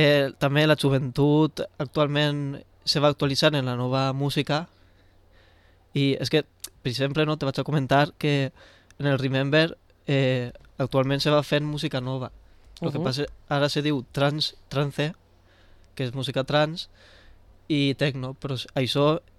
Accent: Borriol, Valencian Community, Spain; Jo de Borriol, soc de Borriol, d'un poble d'ací de Castelló, i estic agraït en el meu poble, perquè m'ha donat oportunitats.

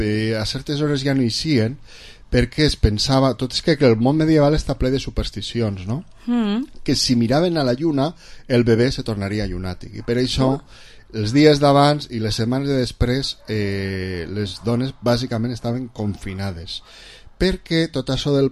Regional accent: Vila-real, Valencian Community, Spain; born there; jo vaig néixer a Vila-real, però me van dur a Castelló

